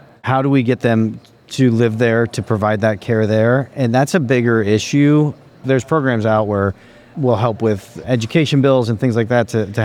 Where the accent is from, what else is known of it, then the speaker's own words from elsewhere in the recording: Wichita, Kansas, United States; I'm from Wichita, Kansas originally, yeah. Still where I live.